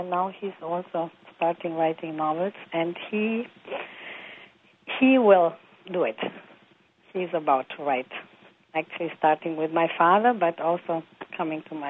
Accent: Romania; And then when I told him I'm from Romania, he was quiet

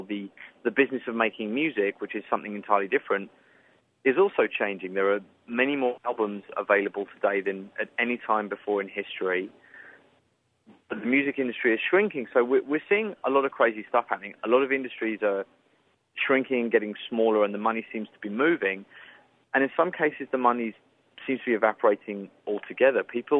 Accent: London, United Kingdom; And I grew up in London.

